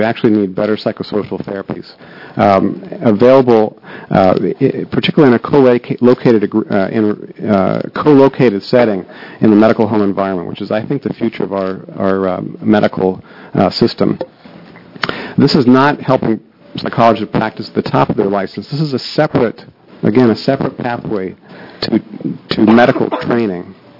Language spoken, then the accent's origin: English; Oregon, United States; I grew up here in Oregon. I practiced medicine for the last 22 years in our state